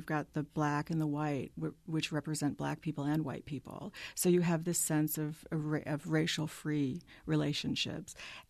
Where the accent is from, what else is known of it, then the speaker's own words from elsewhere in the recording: New York, United States; You know, I am a New Yorker